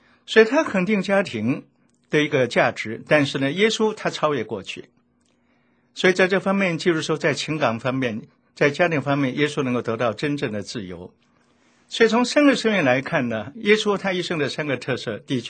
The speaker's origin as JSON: {"language": "Chinese", "country": "China", "said": "我们中国人常说食色性也，但是我觉得食跟色不能够等量齐观"}